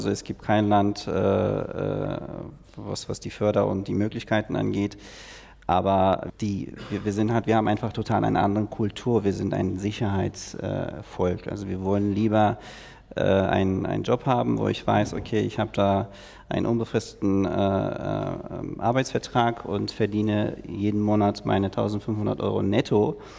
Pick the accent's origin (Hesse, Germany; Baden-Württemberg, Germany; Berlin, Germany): Berlin, Germany; born there; ich bin in Berlin geboren, aber in 5 verschiedenen Ländern aufgewachsen, gearbeitet, studiert.